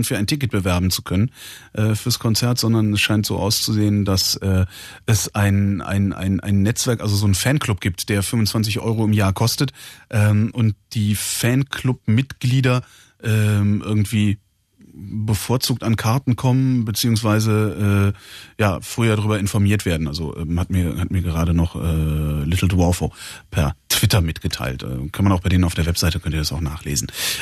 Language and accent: German; West Germany, Germany; Weil ich komme aus dem Westen, ich habe keine Vergleichsgröße jetzt.